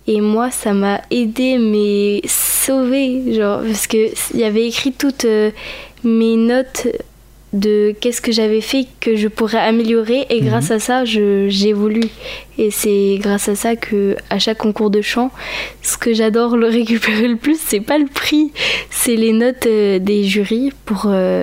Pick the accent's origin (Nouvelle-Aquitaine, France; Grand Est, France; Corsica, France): Nouvelle-Aquitaine, France; Puilboreau; Je viens de Puylboro, à côté de La Rochelle.